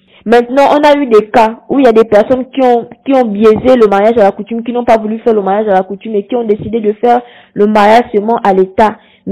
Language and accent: French; Gabon; Nous sommes du sud du Gabon et il y a une certaine façon de fonctionner.